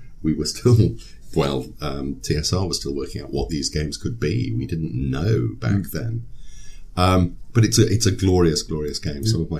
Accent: East of England, United Kingdom; I'm British, born and bred, born in East Anglia, but I went to boarding school

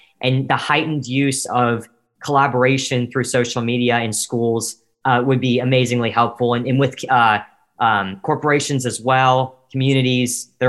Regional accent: Cincinnati, Ohio, United States; because I'm moving from Cincinnati to California to study at Stanford University.

